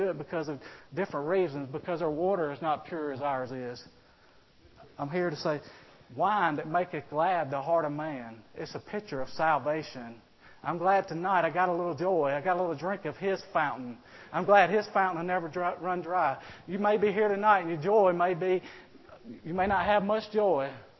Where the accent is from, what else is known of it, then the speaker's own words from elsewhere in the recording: Roanoke, Alabama, United States; I never went into a Walmart and saw any beer in my hometown of Roanoke, Alabama.